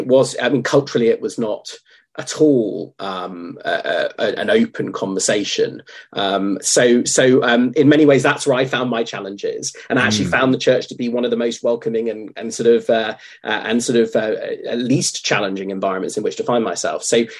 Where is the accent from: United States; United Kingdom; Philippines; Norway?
United Kingdom; Chichester, South East England; I was a chorister as a child in down in Chichester and in South England